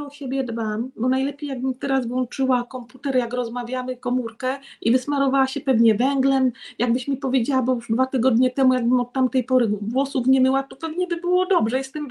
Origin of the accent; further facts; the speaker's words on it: Subcarpathian Voivodeship, Poland; moved away; I jak wyjechałam z Bieszczady, to kiedyś znajoma opowiadała